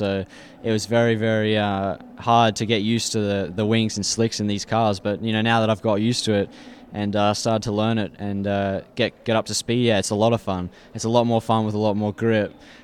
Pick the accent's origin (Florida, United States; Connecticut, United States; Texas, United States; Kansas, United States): Florida, United States; Boca Raton; born there; now in West Palm Beach, United States; I'm living with a friend in West Palm Beach at the moment. So I was born in Boca Raton, Florida. So I'm kind of come back home